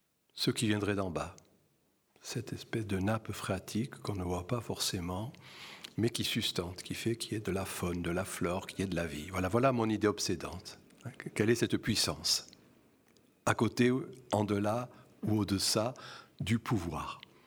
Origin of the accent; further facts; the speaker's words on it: Occitanie, France; dans mon pays, puisque tu as rappelé que j'étais de l'Hérault